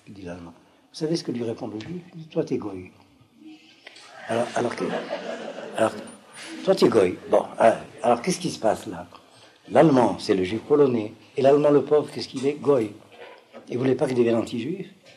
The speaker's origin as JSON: {"language": "French", "country": "Algeria", "accent": "Toulouse"}